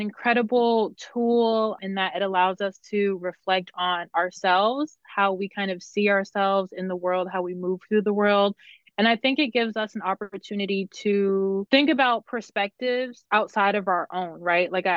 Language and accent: English; Brooklyn, New York, United States; moved away as an adult; now in Buffalo, United States; No. So I'm from Brooklyn, New York, originally. I came here for school. I'm an alum of Buffalo State and have been here ever since.